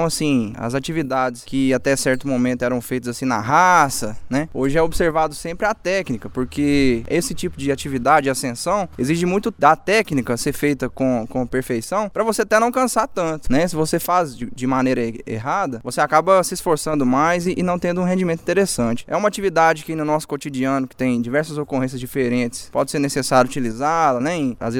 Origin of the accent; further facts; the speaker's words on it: Pará de Minas, Minas Gerais, Brazil; sou aqui de Pará de Minas